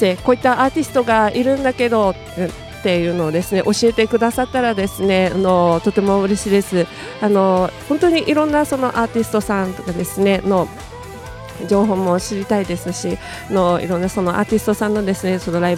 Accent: Kumamoto, Japan; 今年はですね、地元の熊本でもですね、ライブさせていただけたらなとかもちょっと考えてますので

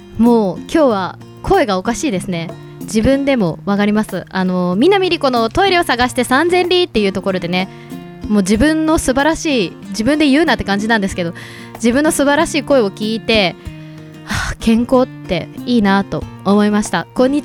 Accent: Shizuoka, Japan; 私静岡県出身なんですけど

